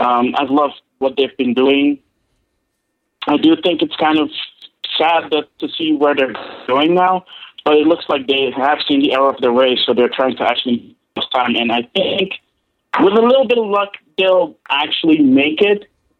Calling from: Amsterdam, North Holland, Netherlands; from Amsterdam again here.

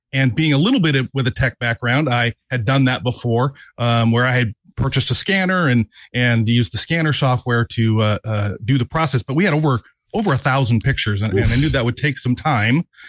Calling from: Buena Park, California, United States; Hi, guys. … from Buena Park.

